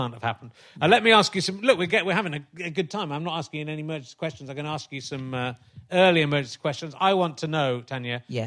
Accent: Cheddar, South West England, United Kingdom; I've just said, well, I'm from Cheddar. I've got to say it.

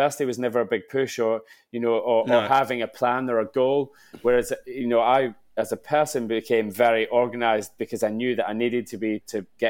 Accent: Kilwinning, Scotland, United Kingdom; now in England; West coast of Scotland, so Kilwinning in Ayrshire.

